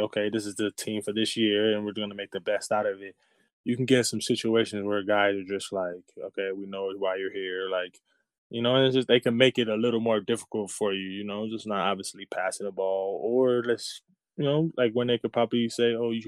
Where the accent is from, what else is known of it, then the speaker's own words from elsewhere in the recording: Los Angeles, California, United States; I'm from Los Angeles, California, Venice, California. So I'm right there by the beach. I grew up right by the beach, 7 minutes away.